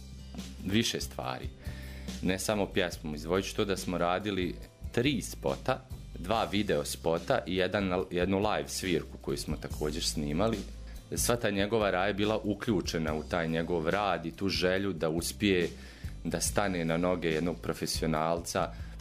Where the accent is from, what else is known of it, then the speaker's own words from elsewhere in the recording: Banja Luka, Republika Srpska, Bosnia & Herzegovina; Mi smo njemu rekli iz Banja Luke